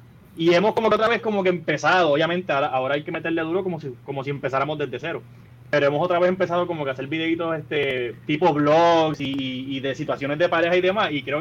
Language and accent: Spanish; Puerto Rico; moved away; Pero es ese calor y hermandad que hay entre nosotros como puertorriqueños, acá no lo hay y lo extraño muchísimo.